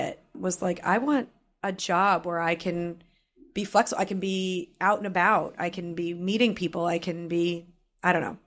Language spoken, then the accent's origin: English; Mansfield, United States; also born or lived in Florida; I grew up in Mansfield starting in middle school. We moved up here from Florida. So I'm grew up in Mansfield during college